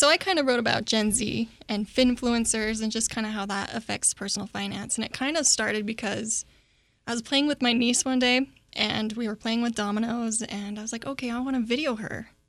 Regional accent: St. George, Utah, United States; I work here at the university in the accounting department. I'm originally from Southern Utah, St. George area.

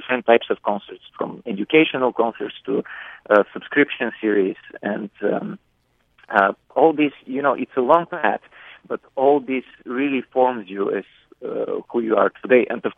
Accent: Bulgaria; I was born in Bulgaria and I grew up in Bulgaria.

